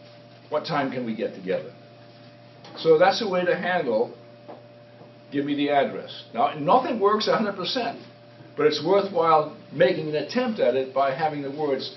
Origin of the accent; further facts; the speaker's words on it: England, United Kingdom; when I was a kid growing up in England, at the age of 15, my favorite school teacher was Mr. Dorney, the English teacher.